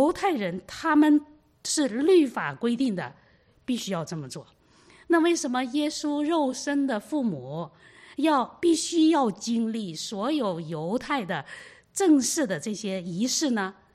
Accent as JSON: {"language": "Chinese", "country": "China", "said": "我们中国人有祖籍的观念哈，我们以前的户口哈，就是要填祖籍。那我的爸爸是哪里的人，我就要填他。我的爸爸是山西的，那我的祖籍，哪怕我没有去过"}